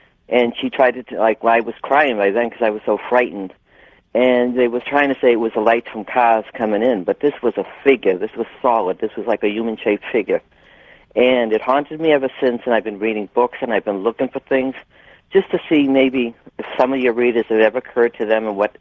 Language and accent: English; Lawrence, Massachusetts, United States; I'm from Lawrence, Massachusetts.